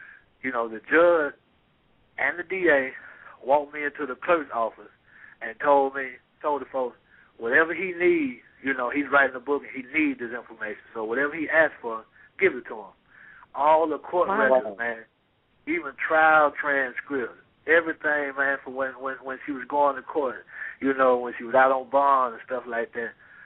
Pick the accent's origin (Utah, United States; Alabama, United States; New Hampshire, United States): Alabama, United States; down in Alabama, you know, it's called the Daily Mountain Eagle in my hometown.